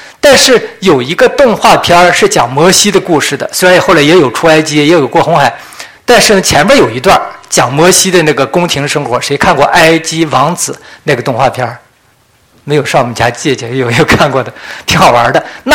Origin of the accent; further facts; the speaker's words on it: Inner Mongolia, China; 那时候呢，我生在农村的一个地方，内蒙农村，我们那个地方没有吃的